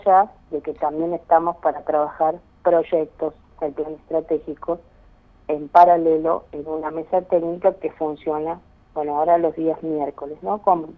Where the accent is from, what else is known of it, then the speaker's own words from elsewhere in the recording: Catriel, Río Negro, Argentina; yo procedo de la localidad de Catriel, bien ahí en la puerta norte de la Patagonia